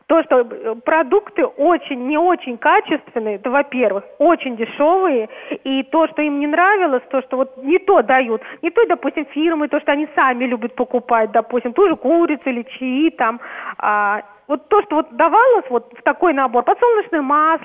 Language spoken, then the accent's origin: Russian; Moscow, Russia; я из Москвы.